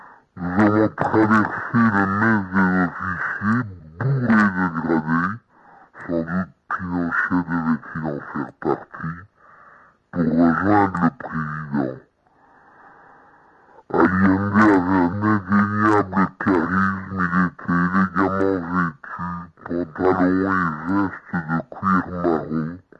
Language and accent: French; Belgium; je suis belge.